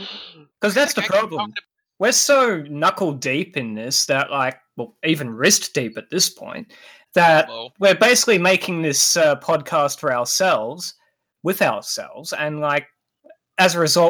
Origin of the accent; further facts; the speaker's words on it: Australia; it's simply referring to me as the Aussie or that fucking Aussie.